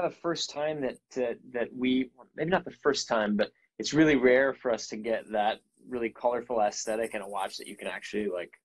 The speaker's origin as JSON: {"language": "English", "region": "Midwest", "country": "United States", "lives_now": "Marin County, United States", "said": "I live here in the San Francisco Bay Area, in Marin County. So I've been living out here for about 10 years. I'm from the Midwest originally."}